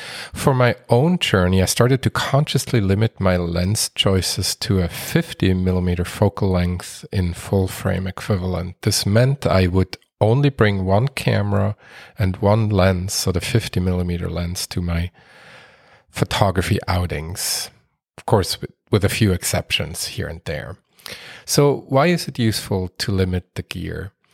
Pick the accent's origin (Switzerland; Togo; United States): Switzerland; moved away; I am from Switzerland originally and was visiting my family as well